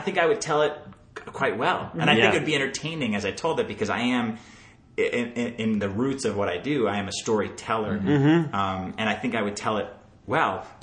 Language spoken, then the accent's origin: English; New York, United States; my friends I grew up with in New York.